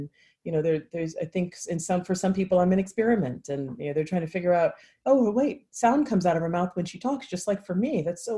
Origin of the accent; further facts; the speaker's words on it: California, United States; I grew up in the Bay Area, which is 5 hours away.